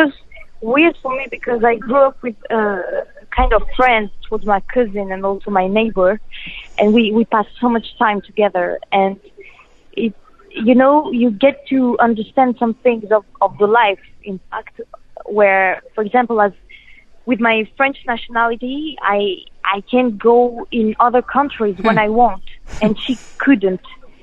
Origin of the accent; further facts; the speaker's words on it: Kosovo; also born or lived in France; I have this double culture between Kosovo and France, and I grew up in Kosovo.